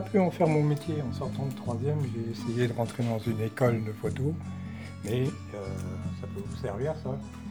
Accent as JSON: {"language": "French", "town": "Avon", "region": "Île-de-France", "country": "France", "tie": "born or raised there", "also_born_or_lived": "Fontainebleau", "said": "je suis né en 56 à Fontainebleau parce qu'il n'y avait pas d'hôpital à Avon. Oui. Et donc jusqu'à 15 ans, j'ai habité à la Butte Monceau, mais elle a été construite qu'en 65 ou 66. Donc ici, c'était la forêt."}